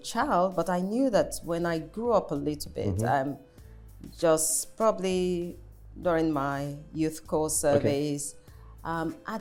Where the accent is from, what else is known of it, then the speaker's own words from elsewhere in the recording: Lagos, Nigeria; And so grew up in Lagos. Mm. Basically had most of my education in Lagos